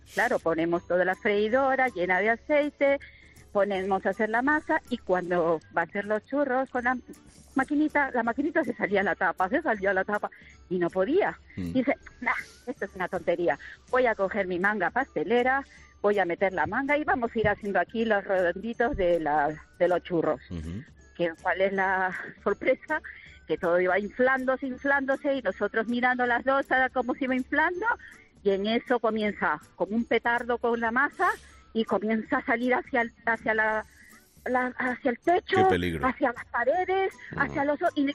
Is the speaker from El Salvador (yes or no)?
no; Peru; now in Cádiz, Spain; Yo soy peruana, pero más española que ninguna.